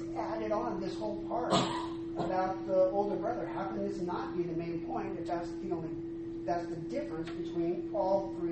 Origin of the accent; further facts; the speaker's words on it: United States; And I think, as Americans, growing up in English classes, we're often tempted